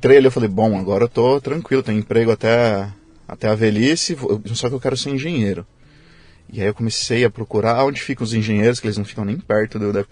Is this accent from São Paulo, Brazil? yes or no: yes; São Paulo, Brazil; eu, como sou do ABC, e na época que eu comecei a entrar na minha adolescência ali, de 2004 a 2006